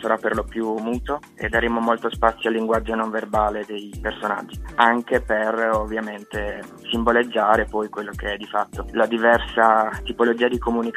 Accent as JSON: {"language": "Italian", "town": "Canosa di Puglia", "region": "Apulia", "country": "Italy", "tie": "born there", "said": "Sono un ragazzo di 26 anni, sono nato a Canosa di Puglia e studio medicina e chirurgia all'Università di Ferrara."}